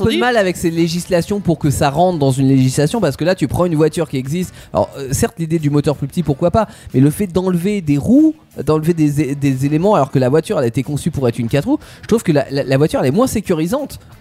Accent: France; Bon, après, on est français, on aime bien...

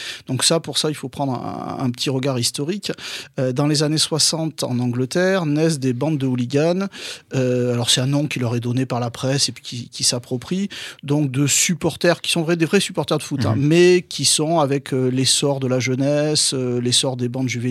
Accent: Bordeaux, Nouvelle-Aquitaine, France; Bon, moi, donc, je suis de Bordeaux, j'allais au stade à Bordeaux.

